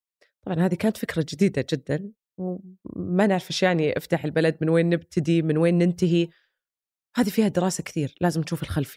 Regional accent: Saudi Arabia; كلنا كسعوديين

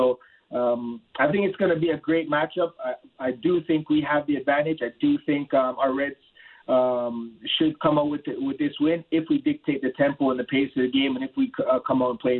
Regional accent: Ontario, Canada; playing all levels of my development here in Ontario and playing for the national team

